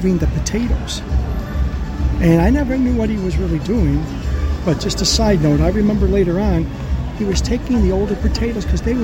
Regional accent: Oklahoma, United States; now in Frankfort, United States; I'm from Frankfort, Illinois, practicing prosthodontic dentist. And John and I have been friends since we're, you know, boyhood friends in Oklahoma.

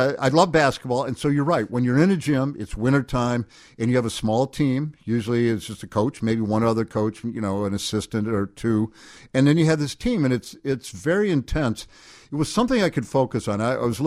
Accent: Peoria, Illinois, United States; I'm from Peoria, went to Northwestern, played football and everything, then was done.

